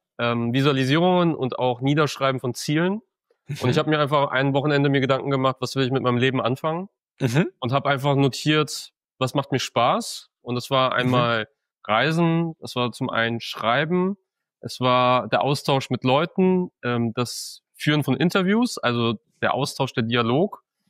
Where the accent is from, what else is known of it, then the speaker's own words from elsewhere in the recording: Hof, Bavaria, Germany; tatsächlich bei der Tageszeitung in meiner Heimatstadt Hof